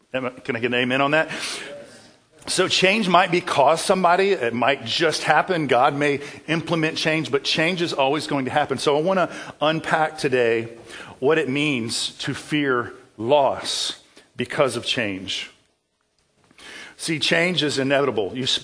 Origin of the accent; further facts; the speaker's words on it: Savannah, Georgia, United States; I was the worship leader at a vibrant church in my hometown of Savannah, Georgia